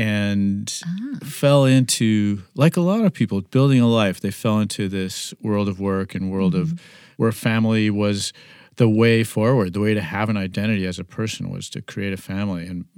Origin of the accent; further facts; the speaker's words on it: Illinois, United States; Well, I grew up near Chicago, five brothers in a little tiny house.